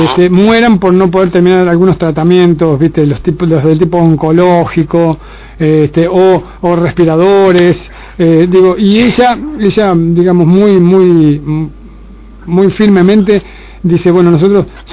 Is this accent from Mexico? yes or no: no; Argentina; No es como los argentinos, que todos hacemos un tango y que ante cualquier crisis aparece la canción comprometida de protesta.